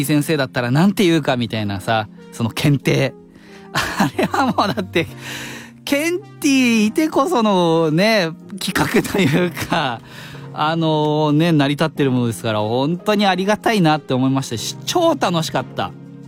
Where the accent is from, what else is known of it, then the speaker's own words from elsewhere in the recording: Nagano, Japan; now in Tokyo, Japan; 僕もね、長野県出身で、どこを見渡しても山があるのよ。で、なんかそれって生まれてからずっと東京に出るまでその環境がずっとそうだったから、当たり前の景色と空気だったの。